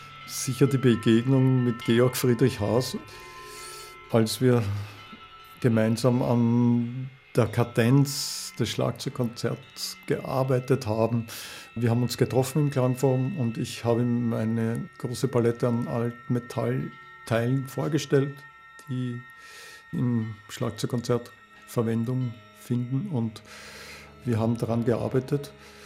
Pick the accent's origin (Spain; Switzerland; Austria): Austria; also born or lived in Vienna; Geboren bin ich ja in Wien, aber aufgewachsen bin ich in Orte an der Donau, sehr viel an der Donau gewesen.